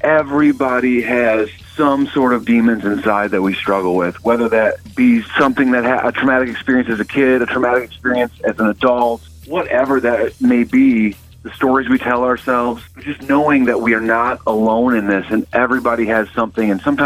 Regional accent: Michigan, United States; now in Los Angeles, United States; You know, I'm from Michigan

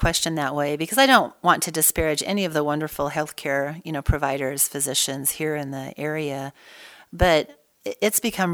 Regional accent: Idaho, United States; I grew up here in Idaho. So my dad was a professor at the University of Idaho, and I don't think there is a Forest Service road in Idaho that I haven't been on at some point with my family when I was growing up.

